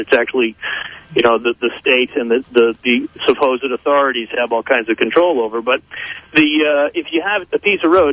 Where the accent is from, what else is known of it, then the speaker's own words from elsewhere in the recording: Massachusetts, United States; I'm from Massachusetts. The roads are horrible there, and the taxes are through the roof.